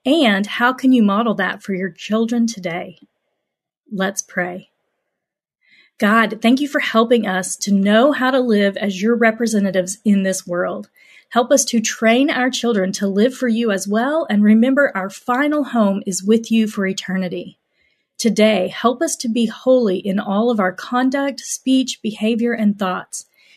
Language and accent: English; Oklahoma, United States; I grew up in Oklahoma. I went to college in Texas. I went to seminary in North Carolina, where I met my husband and we had our two boys.